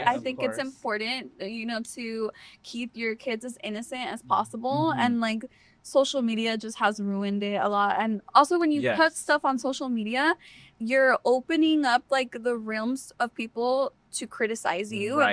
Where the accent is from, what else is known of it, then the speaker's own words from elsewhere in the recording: Maywood, California, United States; also born or lived in Long Beach; I grew up in Maywood, California.